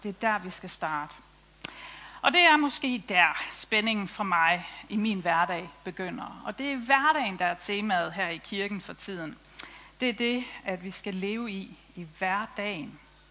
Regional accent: Iran; now in Denmark; så er jeg faktisk selv iraner. Jeg har boet i Danmark i omkring 40 år.

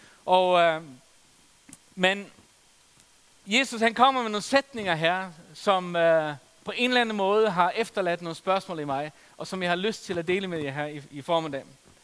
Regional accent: Faroe Islands; min egen situation som teenager, hvor jeg voksede op på Færøerne

